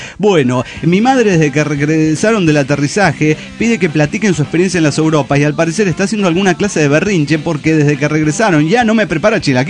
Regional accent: Riobamba, Chimborazo, Ecuador; desde la ciudad más fría de Ecuador. Sí, ya lo saben, es Riobamba, más conocida como Friobamba.

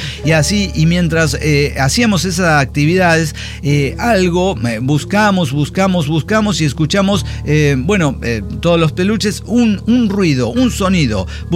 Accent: Mexico City, Mexico; del FF mexicano.

